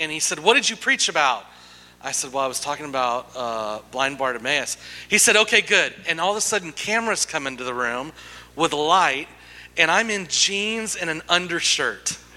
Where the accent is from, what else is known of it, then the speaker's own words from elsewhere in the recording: Yakima, Washington, United States; born there; I was born in Yakima, Washington. Yeah, good things do come from Yakima.